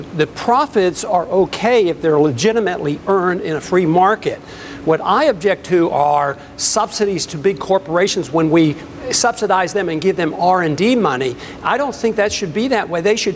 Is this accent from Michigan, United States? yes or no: no; Texas, United States; I'm a congressman from Texas, serving in my 10th term.